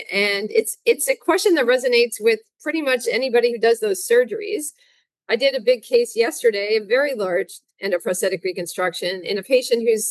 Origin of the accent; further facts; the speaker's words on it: Toronto, Ontario, Canada; moved away as an adult; now in United States; because my undergraduate and my medical school, my residency, were all in the United States, though I grew up in the Toronto area. And so then I went back to Canada for my fellowship, and then I started working at McMaster.